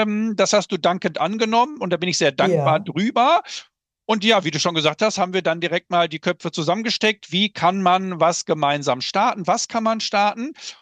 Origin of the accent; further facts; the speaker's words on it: Bielefeld, North Rhine-Westphalia, Germany; 44 Jahre alt, aus Bielefeld.